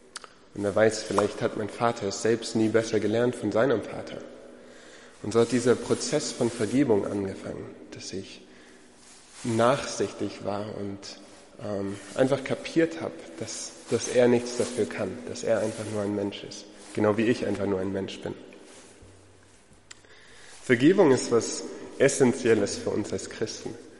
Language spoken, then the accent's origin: German; Uganda; now in Germany; wie vorhin schon gesagt, bin ich in Uganda aufgewachsen und bin erst, als ich ein bisschen größer war, zurückgekommen nach Deutschland.